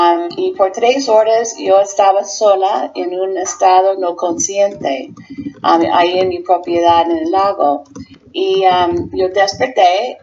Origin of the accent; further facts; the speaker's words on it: United States; now in El Salvador; Sí, me siento más guanaca que gringa.